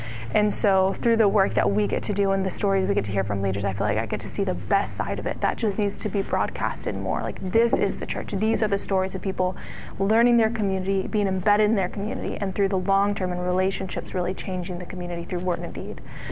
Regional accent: Portland, Oregon, United States; And yeah, so … I grew up in the Portland area, and I actually went to Multnomah University, which is a local Bible university

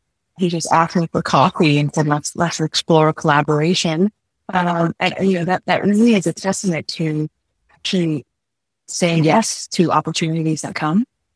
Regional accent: San Jose, California, United States; also born or lived in Vietnam; I was born in Vietnam and raised actually in San Jose, California. I have seven brothers and sisters, and my parents were immigrants

